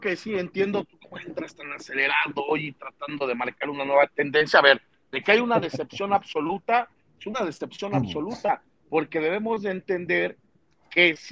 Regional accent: Mexico; nos debemos de sentir orgullosos como mexicanos.

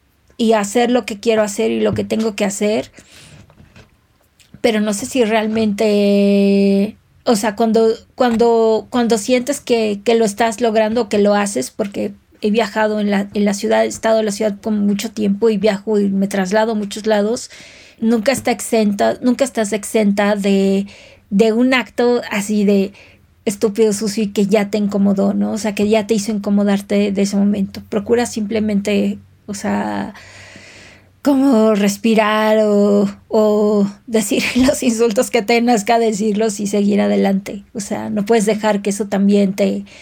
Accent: Mexico City, Mexico; Me gusta mucho mi ciudad, disfruto mucho, mucho la Ciudad de México. Soy chilanga al 100 y cuando estoy en otras ciudades también digo, wow, extraño mi ciudad.

